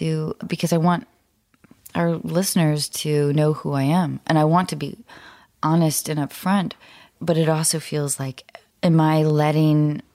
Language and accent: English; Dallas, Texas, United States; born there; also born or lived in Santa Fe / Denver / Salt Lake City / Los Angeles; So I was born in Dallas.